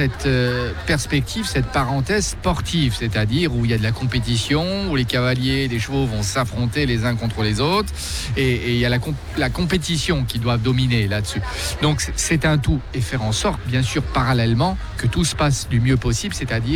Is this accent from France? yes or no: yes; Grand Est, France; Je suis français, je suis de l'est de la France, pas très loin de Metz.